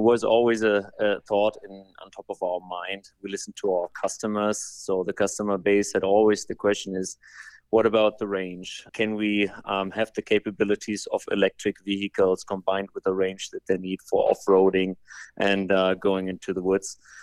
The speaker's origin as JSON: {"language": "English", "country": "Germany", "second_language": "English", "lives_now": "United States", "said": "as you might have heard, I'm from Germany with my accent"}